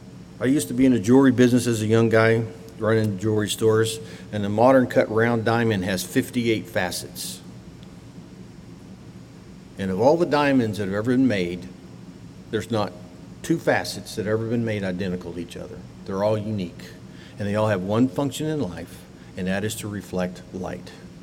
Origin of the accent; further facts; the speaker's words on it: Texas, United States; I'm from Texas, so I create words. If you hear a word you never heard before, it's a Texas word.